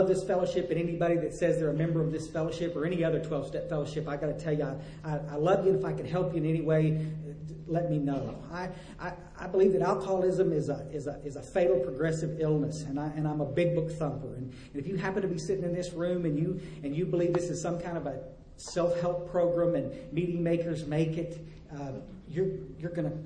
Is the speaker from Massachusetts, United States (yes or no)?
no; Texas, United States; I got sober finally up in North Texas, but I floundered around with this thing for a long time. I grew up in the hill country.